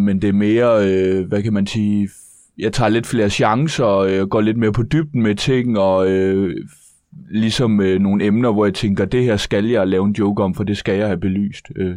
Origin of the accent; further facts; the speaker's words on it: Region of Southern Denmark, Denmark; Jo, altså, jeg er fynbo